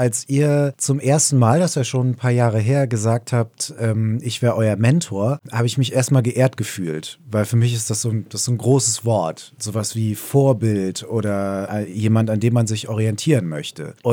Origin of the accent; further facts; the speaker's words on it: Solingen, North Rhine-Westphalia, Germany; born there; ich bin in Solingen geboren. Und meine Eltern leben auch immer noch in Solingen.